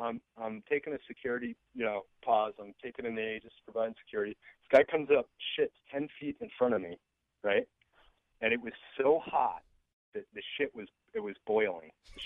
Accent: Nantucket, Massachusetts, United States; now in Boston, United States; Yeah, no, I'm from Nantucket. I was born and raised out there. I live in Boston now, but I grew up out on Nantucket.

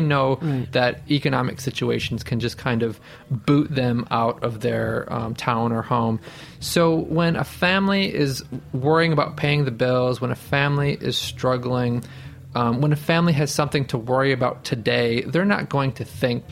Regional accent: Niagara Falls, New York, United States; I grew up in Niagara Falls, New York, just about 4 miles away from the ghost town of Love Canal

